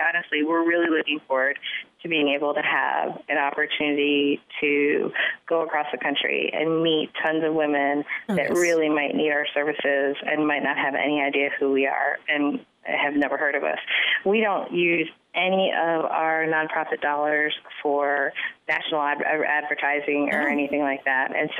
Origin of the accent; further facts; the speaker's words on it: the South, United States; I'm from the South.